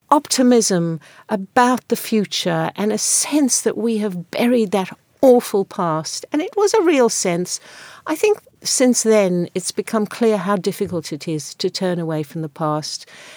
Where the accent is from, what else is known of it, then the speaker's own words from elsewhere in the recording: England, United Kingdom; I'm a British citizen and I am English.